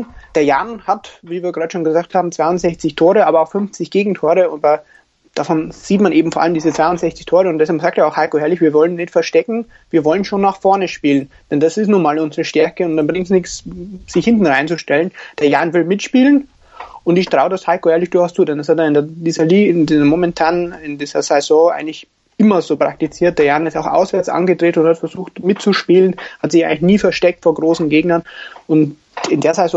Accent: Regensburg, Bavaria, Germany; born there; ich bin gebürtiger Regensburger, ich bin wirklich oft im Stadion

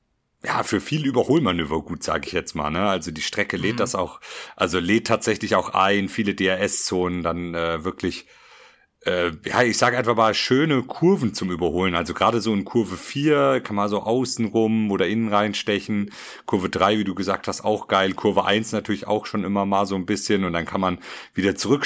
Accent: Germany; Für uns als Deutsche ist es auch noch nah dran.

